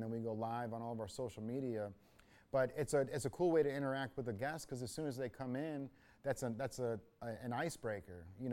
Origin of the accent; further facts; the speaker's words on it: Chicago, Illinois, United States; I grew up in Chicago, so there's a lot of like an urban feel in here.